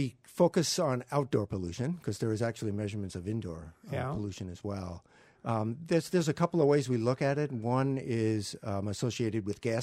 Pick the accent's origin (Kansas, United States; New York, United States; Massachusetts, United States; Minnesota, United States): New York, United States; I mean, obviously, I grew up in New York.